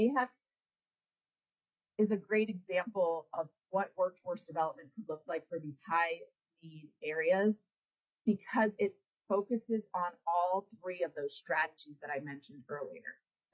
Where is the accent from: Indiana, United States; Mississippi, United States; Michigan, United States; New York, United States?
New York, United States; New York City; born there; accent: New York; now in Alaska, United States; I was born in the Bronx, New York. My dad's an immigrant from Italy. My mom is straight up New Yorker. You might even hear it come through in my accent from time to time, although I've gotten away from that.